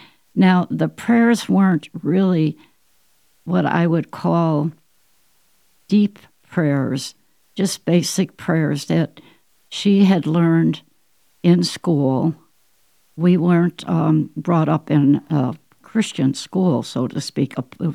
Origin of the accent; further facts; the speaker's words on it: Northeast, United States; I was brought up in the Northeast, and we had moved to an area in Arizona.